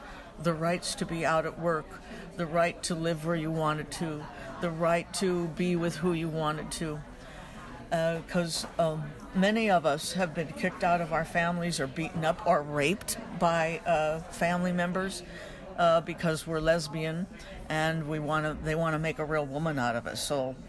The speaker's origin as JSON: {"language": "English", "town": "Denver", "region": "Colorado", "country": "United States", "tie": "born or raised there", "said": "I was raised in Denver. I lived there for 51 years. My father was a printer. My mother was a housewife who also volunteered with UNESCO."}